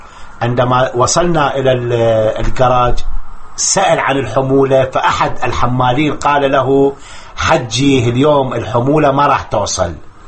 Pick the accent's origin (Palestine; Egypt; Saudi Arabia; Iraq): Iraq; moved away as an adult; في عام 80 هاجرت من العراق